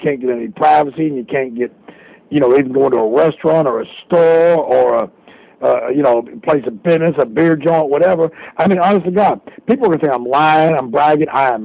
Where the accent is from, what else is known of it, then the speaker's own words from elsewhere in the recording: Walls, Mississippi, United States; Well, I'm from Wiles, Mississippi, DeSoto County, Mississippi, which is basically a suburb or a part of the Memphis, Tennessee metropolitan ar